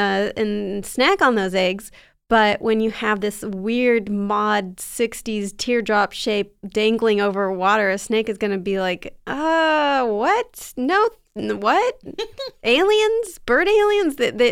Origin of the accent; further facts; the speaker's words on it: San Diego, California, United States; so in my hometown in San Diego, I think there was this big, like weird mansion that was built sort of in the chaparral area